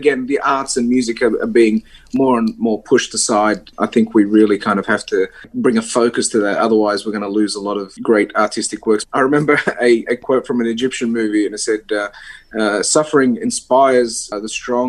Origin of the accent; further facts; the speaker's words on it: Sydney, New South Wales, Australia; I mean, I was brought up in Redfern, and you know, I'm not a posh guy.